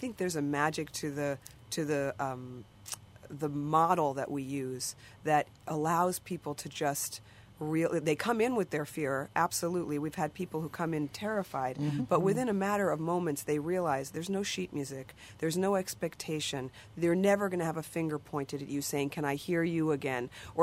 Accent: New York City, New York, United States; You know, we grew up in New York, but she is sort of Nashville in her soul. And I grew up in New York City

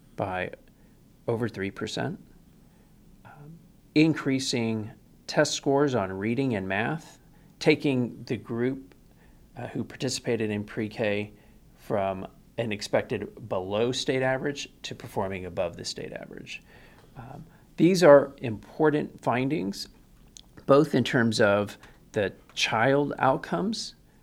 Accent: San Antonio, Texas, United States; I focused on education policy because I'm from San Antonio, where we care about our children.

